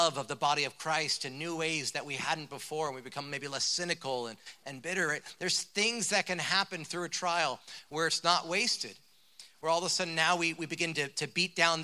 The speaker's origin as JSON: {"language": "English", "region": "New Jersey", "country": "United States", "said": "I was from New Jersey. We're not compassionate by default, okay?"}